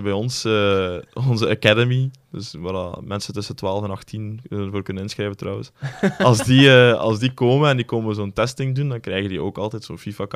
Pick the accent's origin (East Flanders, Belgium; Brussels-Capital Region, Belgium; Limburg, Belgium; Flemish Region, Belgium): Flemish Region, Belgium; Oudenaarde; Ja, ik kom van Oudenaarde dus